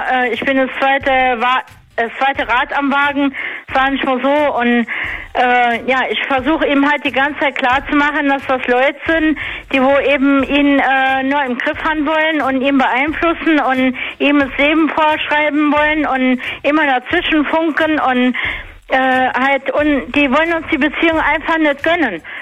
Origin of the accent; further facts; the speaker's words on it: Saarland, Germany; Ich bin aus dem Saarland.